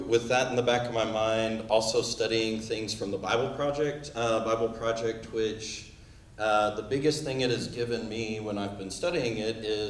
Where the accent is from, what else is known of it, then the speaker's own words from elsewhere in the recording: the South, United States; You know, I'm from the South, just like a lot of people here.